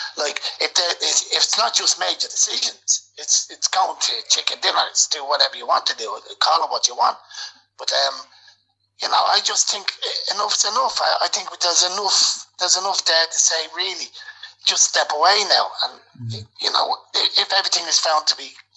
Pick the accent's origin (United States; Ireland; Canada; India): Ireland; We're all Irish. I mean, I love Ireland winning